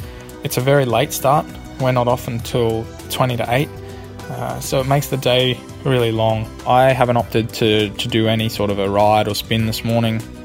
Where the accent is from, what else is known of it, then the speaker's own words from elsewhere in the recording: Australia; I'm a rider with Mitchelton Scott. I'm an Australian rider, and I came to the team from a Spanish team, Cajaral